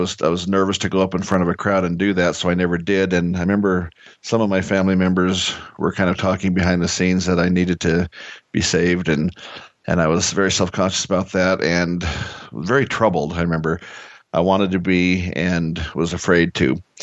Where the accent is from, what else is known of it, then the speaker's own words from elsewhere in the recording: Longview, Washington, United States; I'm from Washington State. I was born and raised in Longview, Washington.